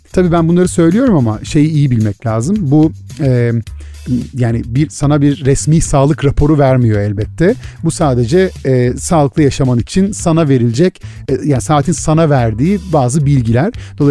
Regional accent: Izmir, İzmir, Turkey; now in Istanbul, Turkey; Ya şöyle ben İzmirliyim ve insanlar bana yani benim İstanbul'da yaşadığımı işte ve hayatta kalmaya çalıştığımızı hepimiz burada biliyorsun.

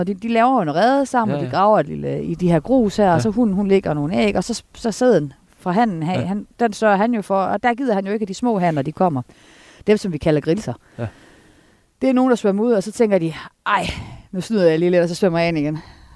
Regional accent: Esbjerg, Region of Southern Denmark, Denmark; now in Horsens, Denmark; Jeg er født og opvokset i Esbjerg

